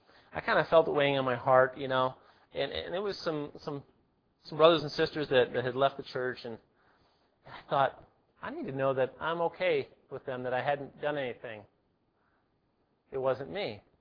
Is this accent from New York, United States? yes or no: yes; New York, United States; But I was perceived because I was from New York and probably because I did carry an attitude, you know.